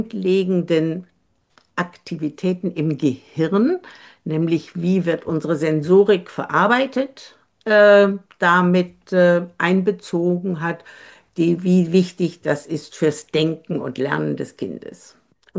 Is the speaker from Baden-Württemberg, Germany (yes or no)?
no; Bremen, Germany; Nach meinem Studium bin ich zurückgegangen nach Bremen. Ich komme aus Bremen.